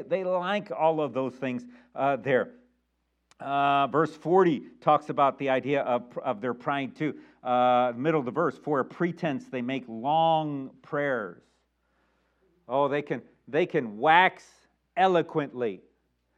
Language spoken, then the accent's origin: English; Chicago, Illinois, United States; especially me growing up in the Chicago area. The Chicago area is 85% Catholic